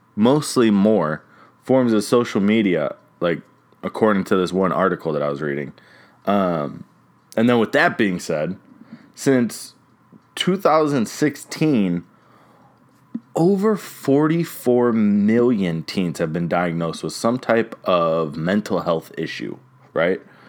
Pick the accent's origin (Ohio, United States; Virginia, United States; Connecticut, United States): Ohio, United States; Cleveland; I'm from Cleveland.